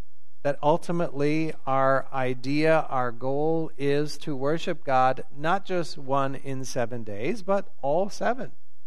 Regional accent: St. Louis, Missouri, United States; I grew up in St. Louis, as most of you know, and for the first 6.5 years of my life, lived in a house that my father built.

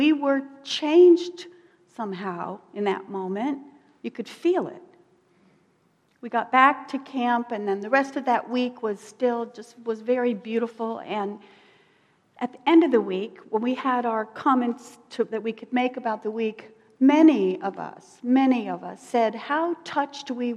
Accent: Florida, United States; these apple trees that astounded me growing up in South Florida.

